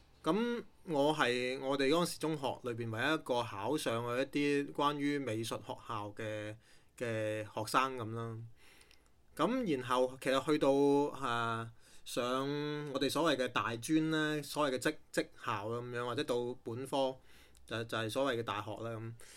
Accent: Guangzhou, Guangdong, China; 可能真的我們廣東人呢尤其廣州人這邊更加是比較質樸

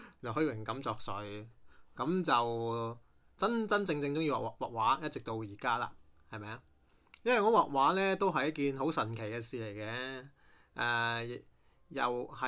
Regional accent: Guangzhou, Guangdong, China; 可能真的我們廣東人呢尤其廣州人這邊更加是比較質樸

